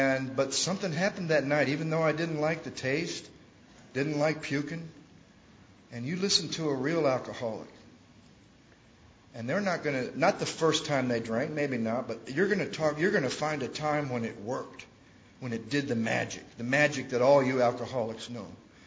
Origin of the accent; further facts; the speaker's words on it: Battle Creek, Michigan, United States; born there; I was born in Battle Creek, Michigan. Not much of a town. Halfway between Detroit and Chicago. That's about what I was like. I was somewhere halfway between Detroit and Chicago.